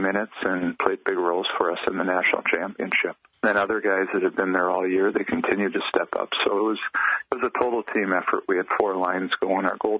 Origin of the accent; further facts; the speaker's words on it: Minnesota, United States; So, you know, I was growing up in Minnesota, and it's kind of the one program everybody wants to beat.